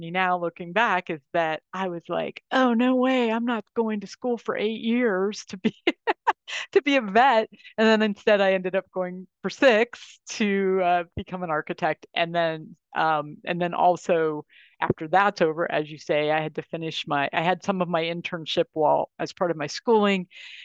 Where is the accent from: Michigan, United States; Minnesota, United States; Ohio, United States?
Ohio, United States; I grew up in Northeastern Ohio.